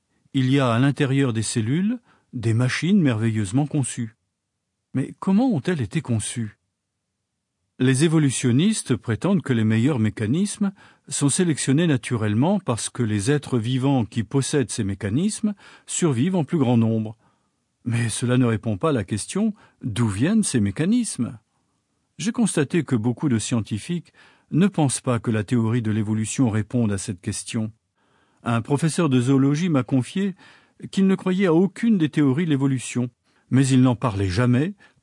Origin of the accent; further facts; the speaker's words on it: New Paris, Ohio, United States; j'étais fasciné par les plantes et les animaux que je voyais dans les ruisseaux et les étangs près de chez moi, à New Paris, dans l'Ohio, aux États-Unis.